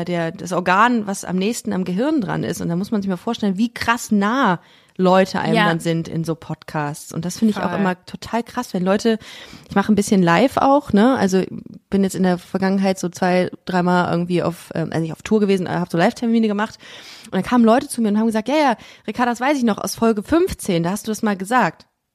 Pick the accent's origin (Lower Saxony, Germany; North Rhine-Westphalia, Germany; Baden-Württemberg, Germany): North Rhine-Westphalia, Germany; Düsseldorf; now in Cologne, Germany; Ich komme auch aus Nordrhein-Westfalen, aus dem Dorf, das Düsseldorf sich nennt.